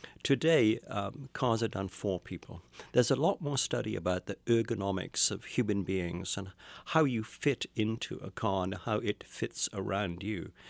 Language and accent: English; United Kingdom; I'm a child of the 50s, so being brought up in the UK, I'm watching American movies and seeing what Americans drove